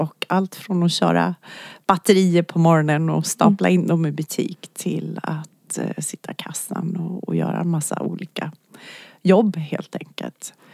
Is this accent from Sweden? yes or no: yes; Norrland, Sweden; Jag kan berätta att jag är född upp i Norrland.